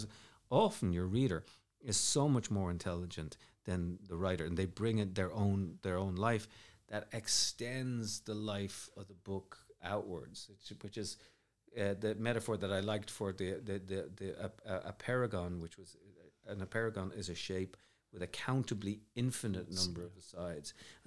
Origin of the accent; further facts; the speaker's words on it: Dublin, Leinster, Ireland; I grew up in Ireland. My mum's from Derry. I'm from Dublin. I knew a lot about, you know, Northern Ireland growing up